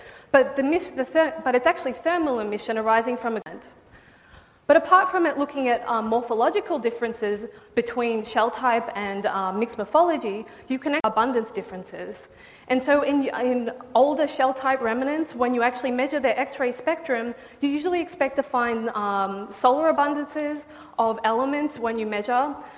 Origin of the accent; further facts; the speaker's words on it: Australia; as I'm Australian, I'm not gonna pronounce everything because we like to shorten words.